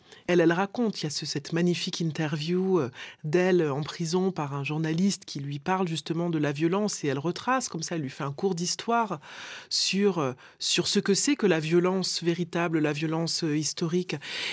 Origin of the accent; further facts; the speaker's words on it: Martinique; je suis martiniquaise, j'ai grandi en Martinique, j'ai quand même de la famille guadeloupéenne.